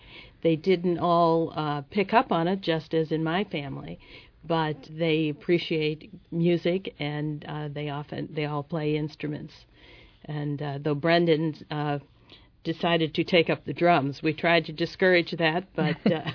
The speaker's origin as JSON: {"language": "English", "town": "St. Louis", "region": "Missouri", "country": "United States", "tie": "born or raised there", "said": "And I also think that the neighbors in the neighborhood that I grew up in St. Louis had special relationships with the children in the neighborhood"}